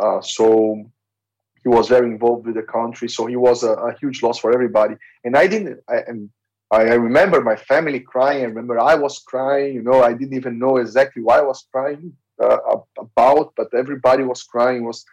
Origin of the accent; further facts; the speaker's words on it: Brazil; moved away; also born or lived in United Kingdom; I moved from Brazil to the UK and then from the UK here.